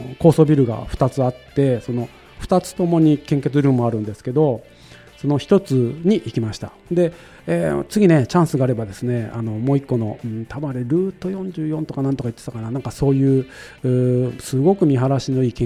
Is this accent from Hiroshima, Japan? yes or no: yes; Hiroshima, Japan; がね、お伝えしました。